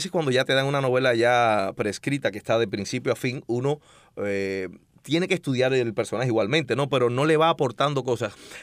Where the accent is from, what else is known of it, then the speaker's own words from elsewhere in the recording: Cotorro, Havana, Cuba; Pero soy del cotorro que también habían tirado.